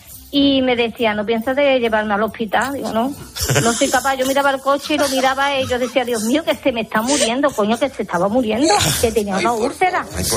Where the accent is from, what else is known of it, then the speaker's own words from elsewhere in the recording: Morón de la Frontera, Andalusia, Spain; sí, yo soy de Morón.